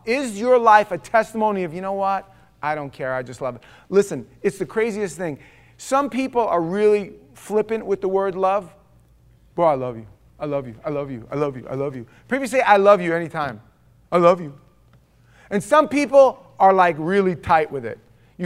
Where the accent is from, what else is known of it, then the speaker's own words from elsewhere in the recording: New York, United States; I thought I was from New York too, but apparently not, because I've never walked up